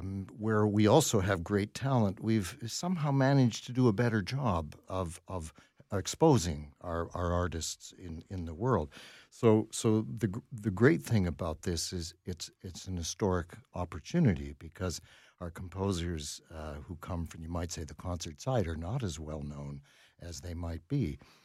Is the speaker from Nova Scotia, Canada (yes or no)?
no; Peterborough, Ontario, Canada; When I was a kid, I grew up in Peterborough, and I took up the oboe